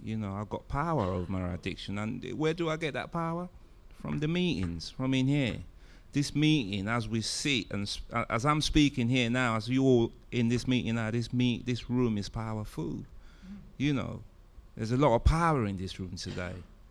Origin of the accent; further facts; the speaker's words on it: London, United Kingdom; I'm in treatment. I'm from London. I haven't got any money, blah, blah, blah.